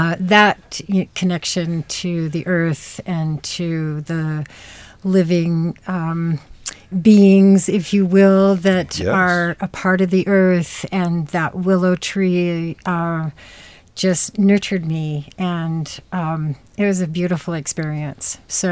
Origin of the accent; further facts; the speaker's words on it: Utah, United States; I was born in Utah and I was raised on a dairy farm. Until I was 8.